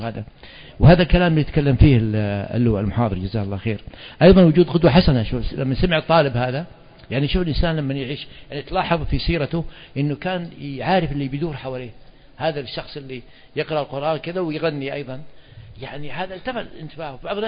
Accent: Saudi Arabia; وأنا متأكد الكلام هذا كان بحكم إحنا سعوديين وكذا، طيارين مقاتلين

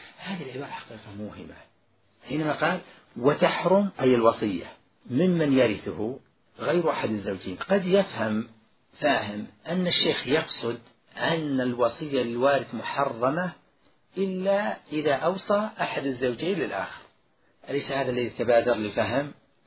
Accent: Najd, Saudi Arabia; ما يوجد عندنا في نجد

